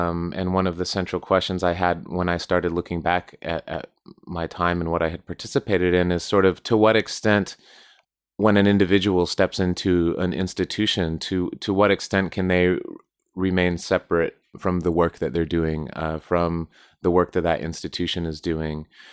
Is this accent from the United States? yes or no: yes; Southwest, United States; I grew up in the Southwest United States, close to the border.